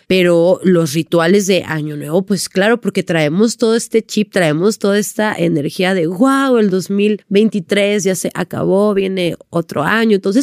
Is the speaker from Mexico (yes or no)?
yes; Sonora, Mexico; yo llegué a mi casa ya en Sonora, porque soy de Sonora